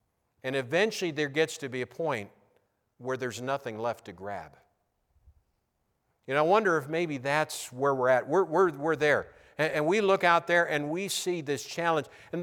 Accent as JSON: {"language": "English", "country": "United States", "said": "I'm free as an American, but I'm also free because I'm a Christian."}